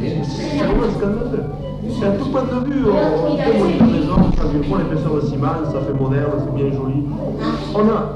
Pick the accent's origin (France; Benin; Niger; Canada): France; Occitanie; accent: Occitan; Notre accent, c'est pas l'accent méridien, c'est l'accent occitan, c'est l'accent de notre langue. Langue que tout le monde ici appelle patois